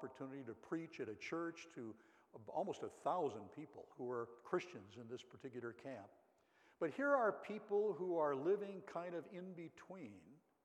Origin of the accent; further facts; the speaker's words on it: United States; Now, growing up in America, I have to say, my life has been enriched with lots of possibilities